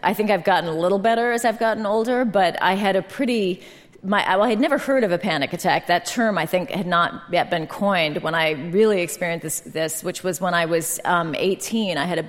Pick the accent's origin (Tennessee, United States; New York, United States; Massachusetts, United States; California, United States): California, United States; San Francisco; born or raised there